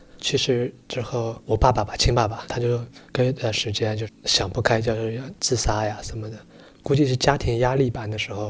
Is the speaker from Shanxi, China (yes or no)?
yes; Shanxi, China; 他那个导演也是我们山西那边